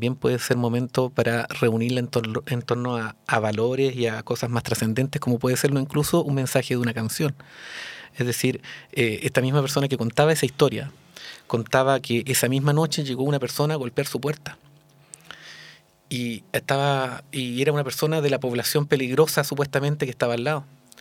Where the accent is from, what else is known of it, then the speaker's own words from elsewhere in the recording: Concepción, Biobío, Chile; Yo soy de Concepción